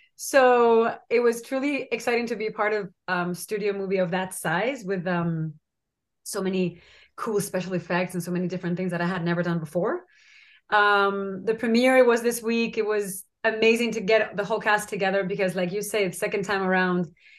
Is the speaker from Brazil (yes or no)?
no; Spain; English is a second language; now in United States; being a white European woman, growing up in Spain where it's 99.99% white, and I loved moving to America